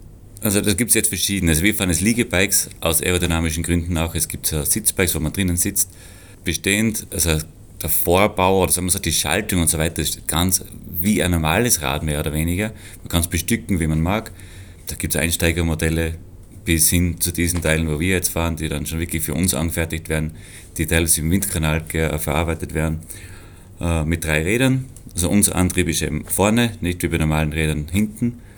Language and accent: German; Styria, Austria; born there; gebürtig eigentlich aus der Steiermark in Österreich und wohne seit jetzt 16 Jahren in Tirol